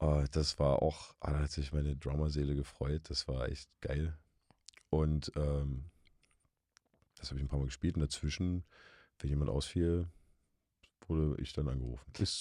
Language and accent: German; Scharfenberg, Saxony, Germany; in meinem alten Heimatdorf Scharfenberg gibt es ein Schloss